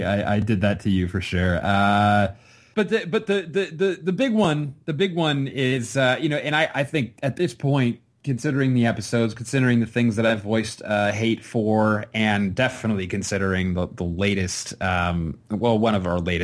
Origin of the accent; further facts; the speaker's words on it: Canada; It's 10 and 6 in Canada. I'm from Canada. I have that excuse.